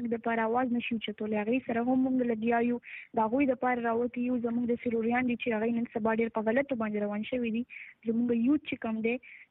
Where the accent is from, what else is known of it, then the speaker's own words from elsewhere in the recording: Peshawar, Khyber Pakhtunkhwa, Pakistan; زه بیسیکلی هم د پېښور یم د پېښور سره تعلق لرم او د عبدری کلی یم